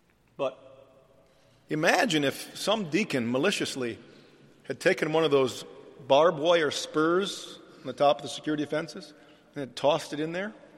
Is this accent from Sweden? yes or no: no; United States; I don't know what's going on in Zambia. I'm from America.